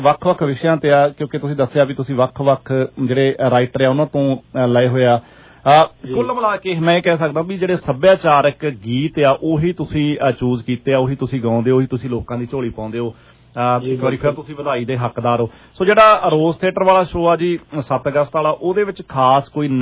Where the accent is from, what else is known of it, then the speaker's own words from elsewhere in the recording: Punjab, India; now in Canada; ਜਦੋਂ ਕਿਤੇ ਪੰਜਾਬ ਨਾਲ ਸੰਬੰਧਿਤ ਗੀਤ ਹੁੰਦੇ ਆ ਤੇ ਸਾਨੂੰ ਵਾਪਸ ਉਸ ਜਗ੍ਹਾ ਤੋਂ ਲੈ ਜਾਂਦੇ ਆ ਜਿੱਥੇ ਅਸੀਂ ਜੰਮੇ ਪਲੇ ਆ